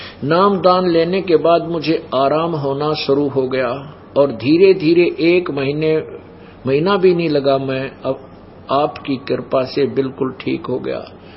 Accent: Mehgaon, Madhya Pradesh, India; गांव व तहसील मेह गांव, जिला भिंड, मध्य प्रदेश का रहने वाला हूं।

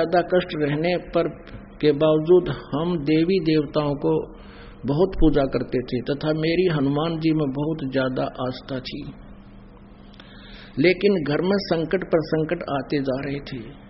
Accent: Danana, Haryana, India; now in Rohtak, India; निवासी गांव दनाणा जिला सोनीपत फिलहाल शास्त्री नगर रोहतक का निवासी हूं।

